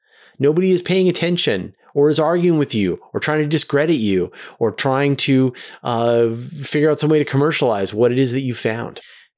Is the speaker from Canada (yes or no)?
yes; Canada; I am Canadian and I live on Vancouver Island, which is on the west coast of Canada.